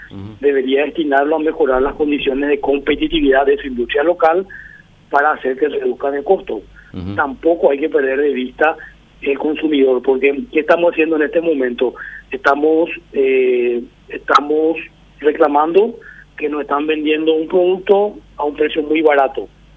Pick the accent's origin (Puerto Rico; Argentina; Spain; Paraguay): Paraguay; mi opinión ya como paraguayo, ¿verdad?, es una preocupación